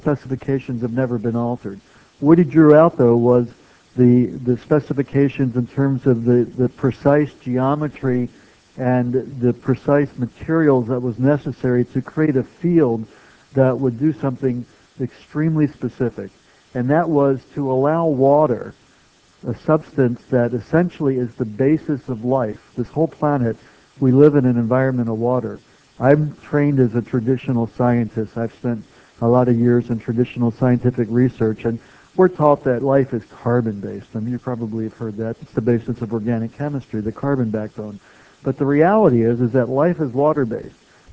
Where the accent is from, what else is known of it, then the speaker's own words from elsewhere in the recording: Scottsdale, Arizona, United States; I'm here from Scottsdale, Arizona.